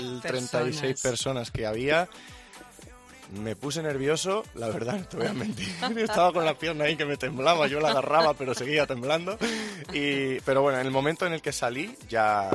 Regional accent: Galicia, Spain; porque al final yo vengo de Galicia

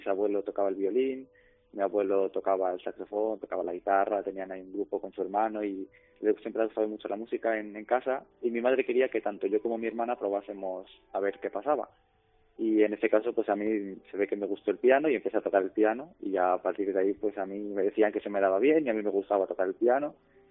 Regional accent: Balearic Islands, Spain; soy un chico mallorquín, tengo 24 años ahora, soy pianista

